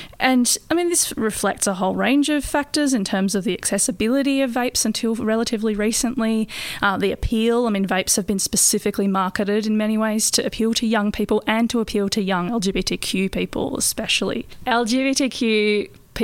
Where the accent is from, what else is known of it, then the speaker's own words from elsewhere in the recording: Tasmania, Australia; So my home state of Tasmania just recently brought in some of the harshest laws or regulations around vaping there.